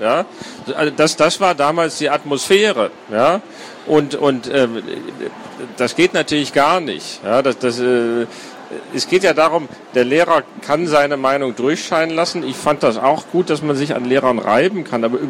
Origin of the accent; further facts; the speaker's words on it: Hesse, Germany; ich komme aus Hessen und bin in den 80er Jahren groß geworden.